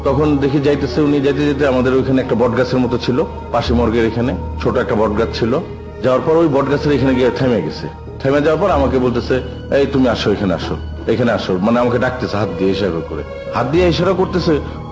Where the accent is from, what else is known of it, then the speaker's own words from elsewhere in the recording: Dhaka, Dhaka Division, Bangladesh; born there; আমার জন্ম ঢাকা মেডিকেলেই